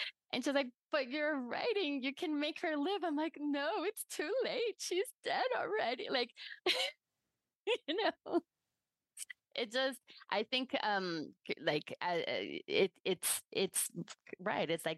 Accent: Brazil; I grew up in Brazil, and my parents are from Cuba, and they were very conservative Catholics

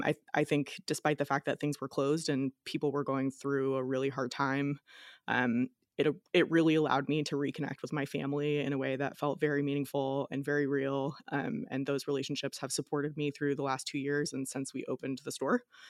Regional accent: Stockton, California, United States; I am not a native Stocktonian. I was born in Southern California, but we moved here at a very young age. And I lived in Stockton until I was in my teens, went away for college to the Bay Area

